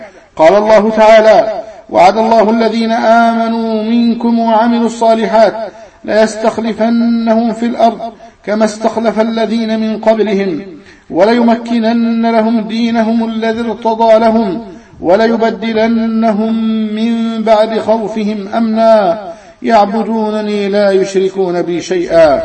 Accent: Egypt; من مجيئه من بلده ليبيا إلى بلدنا مصر

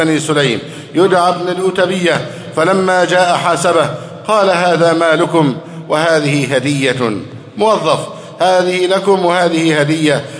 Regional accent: Egypt; اللهم احفظ بلدنا مصر أمنا أمانا

